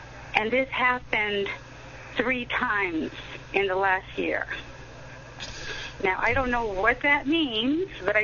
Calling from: Arizona, United States; I'm from Arizona.

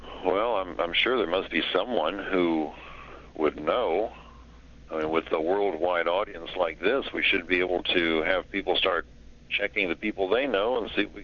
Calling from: Phoenix, Arizona, United States; I'm calling from Phoenix.

